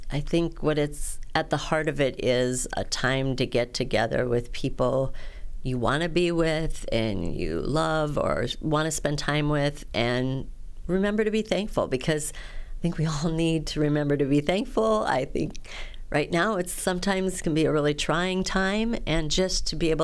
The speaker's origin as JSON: {"language": "English", "town": "Sergeant Bluff", "region": "Iowa", "country": "United States", "said": "I am from Sergeant Bluff."}